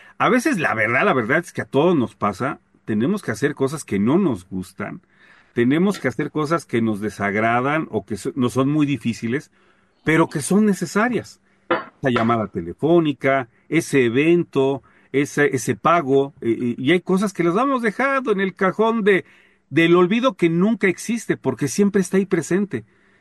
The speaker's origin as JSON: {"language": "Spanish", "country": "Mexico", "said": "Decimos, es que así somos los mexicanos."}